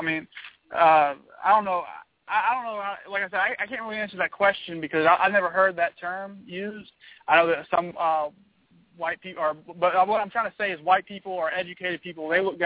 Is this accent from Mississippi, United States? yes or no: yes; Mississippi, United States; I'm from the South. I was born in Mississippi, and I lived there for a long time.